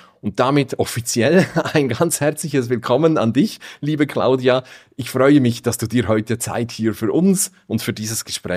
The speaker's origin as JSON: {"language": "German", "country": "Switzerland", "said": "Ich bin aus der Schweiz."}